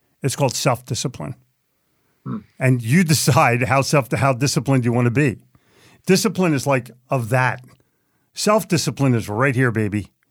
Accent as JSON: {"language": "English", "region": "New Jersey", "country": "United States", "said": "I'm from Jersey. Everybody's in a rush."}